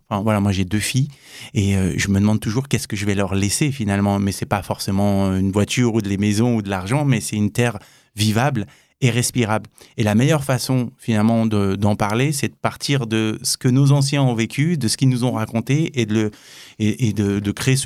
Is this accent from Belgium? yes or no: no; France; born there; Alors moi, j'ai les deux pieds en France. Je suis français, je suis né en France.